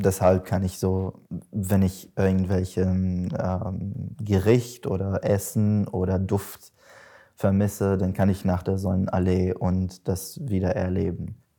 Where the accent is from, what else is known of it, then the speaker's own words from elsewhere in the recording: Damascus, Damascus Governorate, Syria; accent: Damascene; first language Arabic; German is a second language; moved away; Ich habe versucht, auf meinem eigenen Dialekt, Damaszenisch, zu schreiben, und das hat mir ein bisschen mehr gelungen.